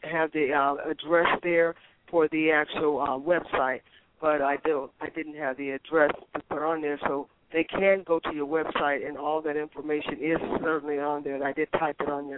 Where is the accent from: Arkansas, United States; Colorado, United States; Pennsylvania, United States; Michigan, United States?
Pennsylvania, United States; I grew up in Pennsylvania, and I do remember Hershey